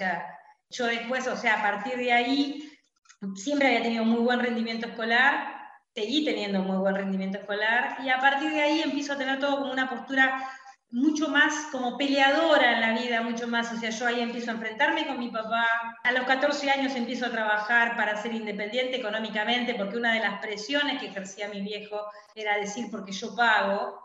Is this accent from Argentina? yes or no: yes; Avellaneda, Buenos Aires Province, Argentina; mi infancia fue en Herley, en Avellaneda, donde viví durante 11 años.